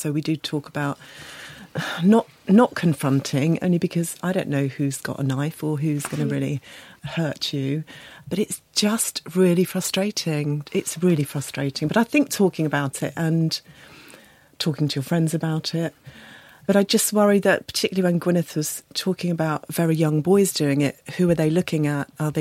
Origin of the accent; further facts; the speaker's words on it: East of England, United Kingdom; Bedfordshire.